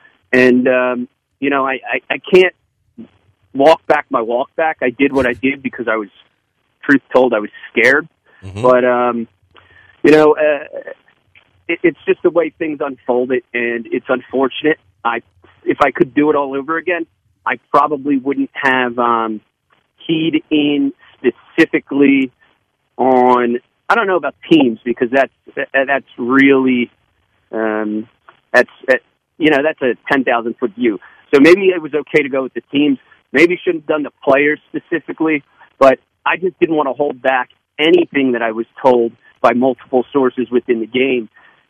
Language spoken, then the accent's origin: English; Philadelphia, Pennsylvania, United States; And, of course, I got to pull for my hometown team.